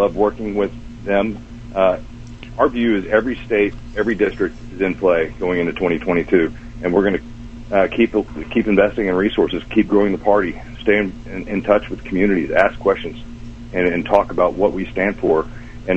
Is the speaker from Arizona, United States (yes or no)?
no; Texas, United States; it's as a Texan, it's tragic to watch some of this stuff.